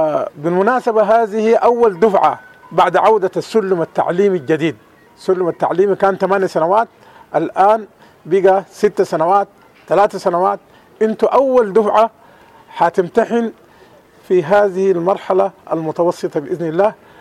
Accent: Sudan; now in South Sudan; ونشكر حكومة جنوب السودان على دعمها ويعني مساندتها لنا نحن كشعب سوداني

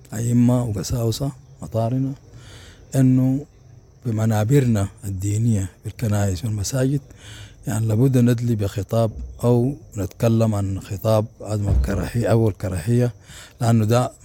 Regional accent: Sudan; بلدنا السودان

